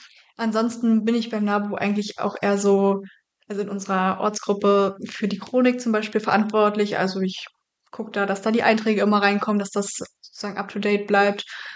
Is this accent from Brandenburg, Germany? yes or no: yes; Brandenburg, Germany; ich komme aus dem schönen Brandenburg, aus der Nähe von Berlin. Und ja, genau, bin da im kleinen Dorf groß geworden, sehr ländlich.